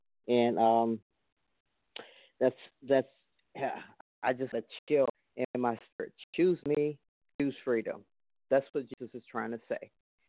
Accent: Chicago, Illinois, United States; I know a lot of people who love house music, we're from Chicago

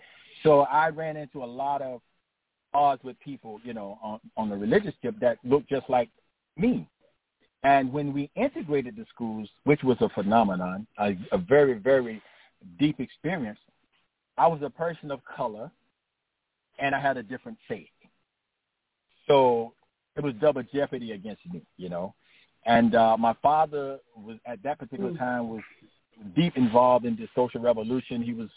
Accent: Southern United States, United States; And I grew up in Jim Crow South. Actually, an early part of my life was spent in Jim Crow South.

